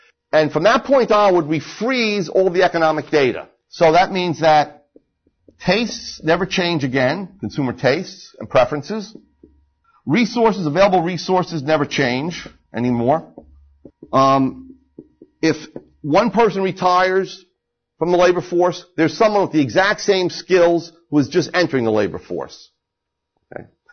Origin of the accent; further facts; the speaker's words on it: New Jersey, United States; ignore the fact that my name ends in a vowel and I come from New Jersey.